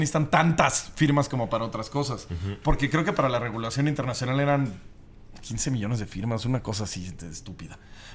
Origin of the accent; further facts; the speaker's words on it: Mexico; Lo estaba viendo como mexicano